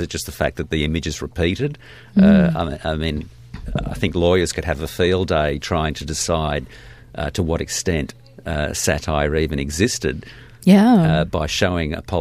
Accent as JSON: {"language": "English", "country": "Australia", "said": "I think it's always been a sort of a basic tenet of what we view as being an Australian right."}